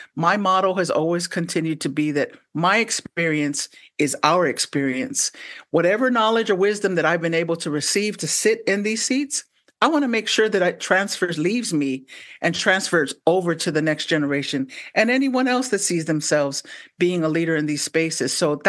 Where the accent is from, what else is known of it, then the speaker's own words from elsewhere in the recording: San Francisco, California, United States; there were a lot of role models in my community growing up in San Francisco and in my family